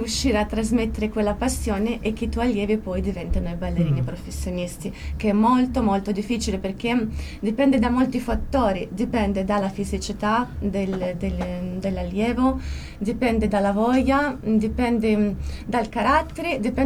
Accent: Russia; Italian is a second language; now in Italy; Io provengo dalla Russia, dove non c'erano questi pregiudizi. Per me, quando sono arrivata qui, è stata una cosa molto nuova, molto strana.

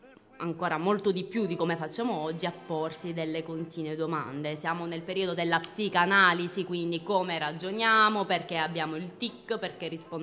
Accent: Calabria, Italy; Noi siamo calabresi.

